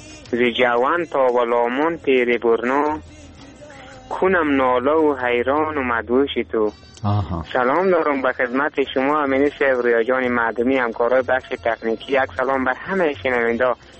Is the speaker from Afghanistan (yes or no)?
yes; Badghis, Afghanistan; یکی از زادگاه ما همی بادغیس هست دیگه، زیاد دیگه از بطه همه ما افغانستان بادم که دوست داریم. ما هم افغانیم